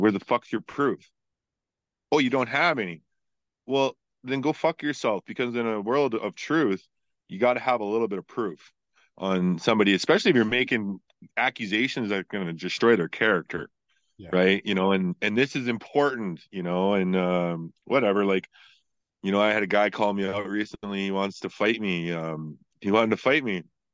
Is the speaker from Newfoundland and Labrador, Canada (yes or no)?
no; Taber, Alberta, Canada; I grew up in Southern Alberta as a half-breed Indian in a small town of Tabor